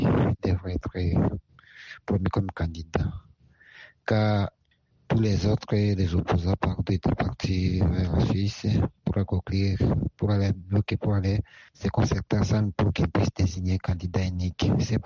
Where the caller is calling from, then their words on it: Bunia, Ituri, DR Congo; toujours votre auditeur de l'Ituri, donc en République démocratique du Congo, en ville de Bounia.